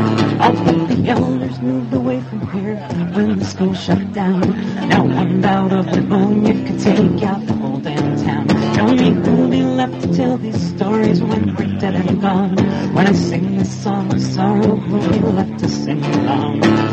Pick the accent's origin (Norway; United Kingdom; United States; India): United States; Maine; So, I come from Maine, and I'm going to sing a song about Maine right now. It's called